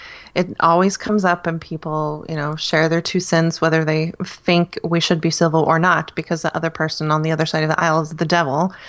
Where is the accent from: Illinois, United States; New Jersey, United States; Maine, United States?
Illinois, United States; And that's pretty plain. I mean, that's how my accent, that's where it came from. It's, I mean, people can't really tell, I guess, that I came from there because I don't really have a Northern or Southern accent.